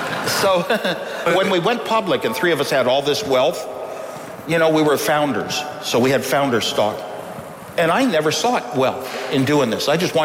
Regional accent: United States; I'm an American. I grew up an American. I am what I am.

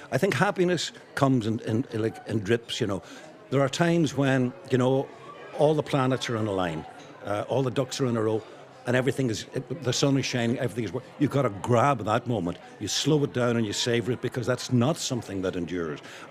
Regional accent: Derry, Northern Ireland, United Kingdom; now in Ireland; I'm from Derry, so I had no, you know, Northsiders feel very strongly about the north side.

